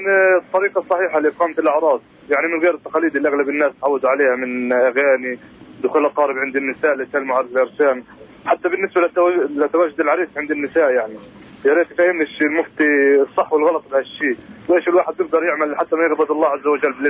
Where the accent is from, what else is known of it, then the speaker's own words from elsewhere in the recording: Beit Safafa, Jerusalem, Palestine; أنا من القدس من بيت صفافة